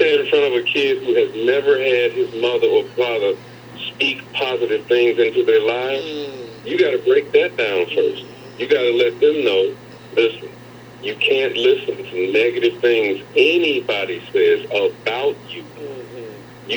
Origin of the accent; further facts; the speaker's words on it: Tennessee, United States; And so why am I being called away from this destination city to my hometown, which is struggling to regain the pre April 4th, 1968 event that changed the trajectory of the city.